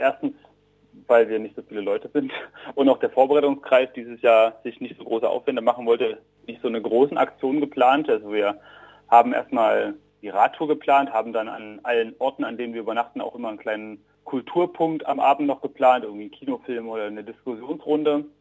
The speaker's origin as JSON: {"language": "German", "town": "Leipzig", "region": "Saxony", "country": "Germany", "said": "Und so bin ich eben auch dazu gekommen, mich als Leipziger in der Lausitz mit zu engagieren"}